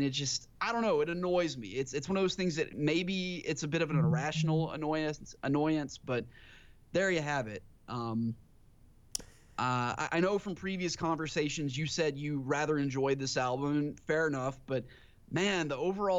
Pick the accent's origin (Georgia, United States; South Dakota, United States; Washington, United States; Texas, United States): Georgia, United States; I grew up in Southwest Georgia